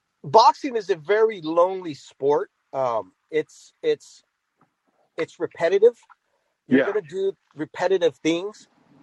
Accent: California, United States; I grew up in the Bay Area, but I live here in the Valley now.

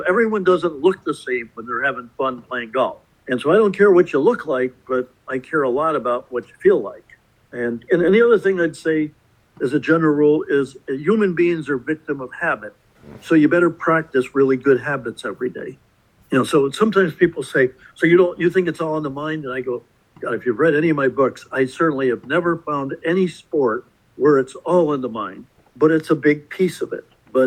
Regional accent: Rutland, Vermont, United States; He grew up in kind of the mountains of West Virginia, and I grew up in Rutland, Vermont.

